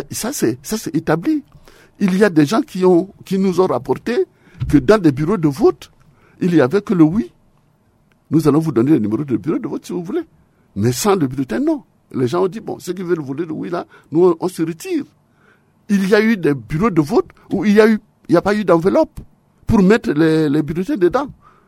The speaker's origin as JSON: {"language": "French", "country": "Central African Republic", "said": "nous sommes des Centrafricains, monsieur le ministre."}